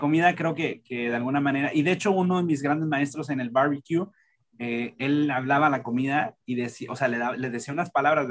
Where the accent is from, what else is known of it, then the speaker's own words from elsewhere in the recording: Nuevo Laredo, Tamaulipas, Mexico; yo soy de Nuevo Laredo y estudié medicina en Monterrey, en la UNL, en la Facultad de Medicina de allá.